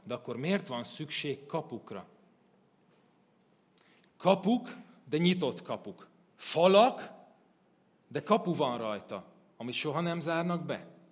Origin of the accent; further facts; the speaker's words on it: Hungary; elkezdett csipkelődni, amikor megtudta, hogy magyarok vagyunk